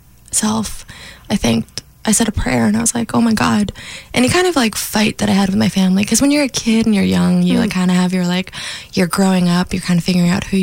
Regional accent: New York City, New York, United States; I grew up in Lower Manhattan. I grew up a block away from the World Trade Center.

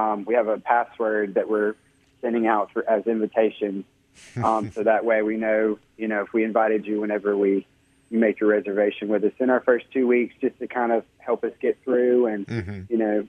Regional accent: Tuscaloosa, Alabama, United States; I'm originally from Tuscaloosa, and so I went to the Birmingham campus.

